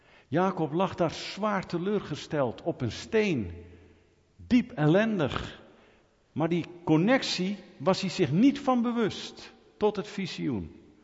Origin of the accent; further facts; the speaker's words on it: Netherlands; En ik zei, en ik ben een bewijs van die zegen. Want ik ben een Nederlander.